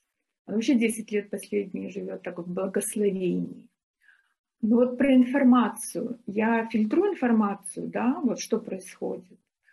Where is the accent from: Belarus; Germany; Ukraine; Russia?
Russia; Moscow Oblast; born there; мы русские, я родилась там в Подмосковье, папа, я сказала, сибиряк.